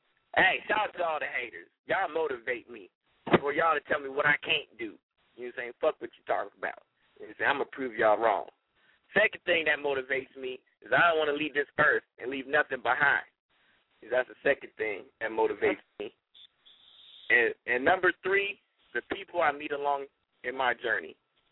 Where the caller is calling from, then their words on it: California, United States; West Coast Bay Area Stand Up.